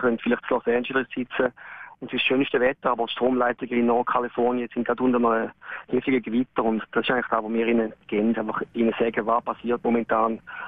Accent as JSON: {"language": "German", "town": "Canberra", "region": "Australian Capital Territory", "country": "Australia", "tie": "born or raised there", "said": "als ich in den 70 Jahren aufgewachsen bin in Canberra."}